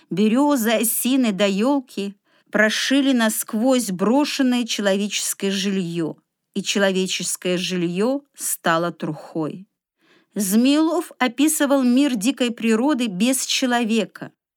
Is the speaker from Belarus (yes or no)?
yes; Gomel Region, Belarus; born there; Случилось так, что я родилась в Гомельской области и про Чернобыльскую катастрофу знаю не понаслышке.